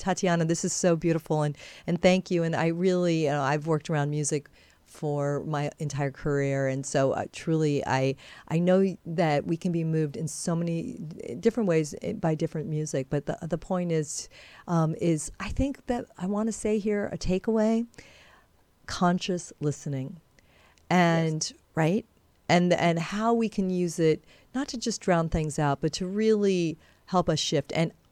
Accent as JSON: {"language": "English", "region": "Vienna", "country": "Austria", "tie": "born or raised there", "said": "I grew up in Vienna, and we used to go to classical music concerts."}